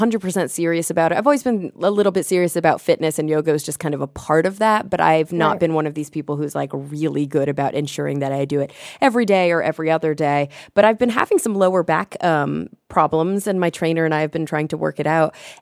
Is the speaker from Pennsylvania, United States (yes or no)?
no; Texas, United States; Because as a fellow Southern girl, I was born and raised in Texas, and I have family in Arkansas.